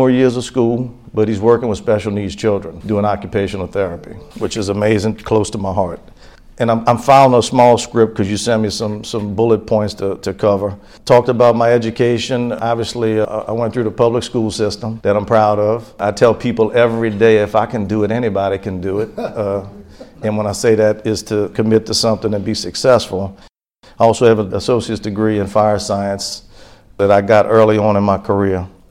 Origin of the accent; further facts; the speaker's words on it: New Orleans, Louisiana, United States; And grew up in New Orleans. You hear people talk about the Ninth Ward. I was born in the Ninth Ward. I'm an implant here